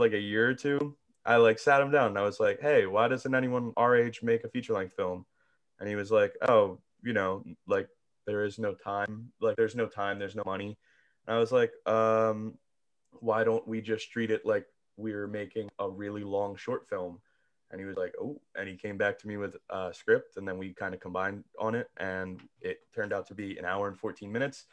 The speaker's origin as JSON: {"language": "English", "town": "Williamstown", "region": "New Jersey", "country": "United States", "said": "he was like, oh, I'm from Williamstown, which is where I'm from."}